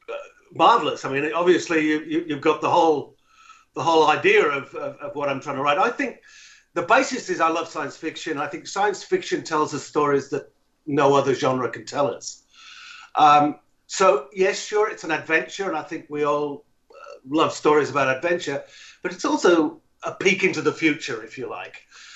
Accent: Yorkshire and the Humber, United Kingdom; born there; I was born in Northern Yorkshire farming area. Not big on books or education or things like that, but a very I suppose, deep culture in storytelling.

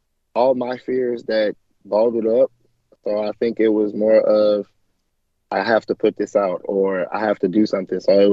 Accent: Nashville, Tennessee, United States; So I am 25. I'm from Tennessee, Nashville, Tennessee.

